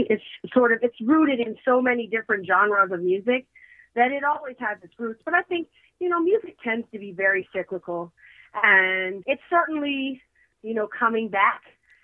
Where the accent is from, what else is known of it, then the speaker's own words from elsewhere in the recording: Canada; the great thing about growing up in Canada musically was I feel like I was very well-rounded.